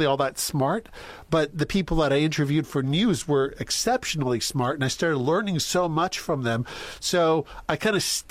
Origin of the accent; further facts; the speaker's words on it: Saskatchewan, Canada; I grew up in Saskatchewan on a farm. I'm the second of nine kids from a big Catholic family.